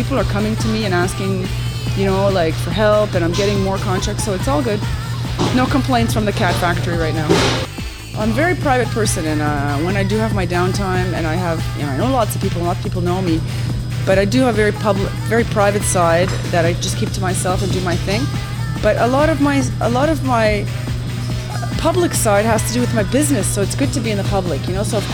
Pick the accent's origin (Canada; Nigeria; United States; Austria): Canada; Montreal, Quebec; I moved here in 73. I was 3 years old. Talk about culture shock. I grew up in the West Island.